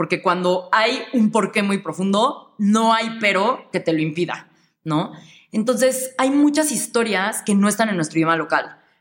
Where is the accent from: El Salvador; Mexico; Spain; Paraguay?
Mexico; somos los mexicanos somos los que más horas trabajan en el mundo